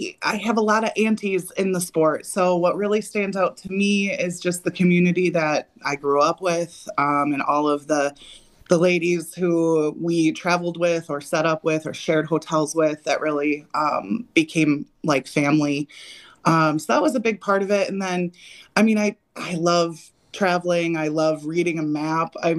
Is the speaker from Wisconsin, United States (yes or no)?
yes; Park Falls, Wisconsin, United States; Yeah, born and raised in Park Falls. My dad is from the Phillips area and been in Park Falls my whole life, other than when I left for college and some career time down in Milwaukee.